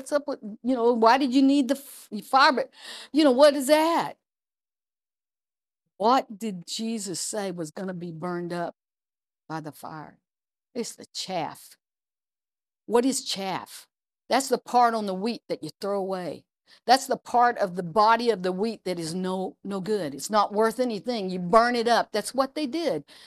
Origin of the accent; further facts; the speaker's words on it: Arkansas, United States; I'm from Arkansas, and we try not to hurt anybody's feelings ever, you know.